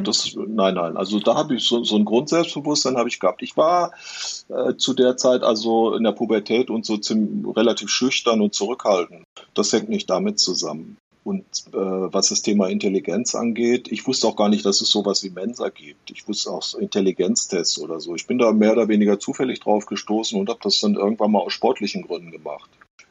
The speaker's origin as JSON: {"language": "German", "region": "North Rhine-Westphalia", "country": "Germany", "tie": "born or raised there", "said": "Ich komme ja wirklich aus dem Arbeiterhaushalt. Ja, in einem Arbeiterhaushalt im Ruhrgebiet."}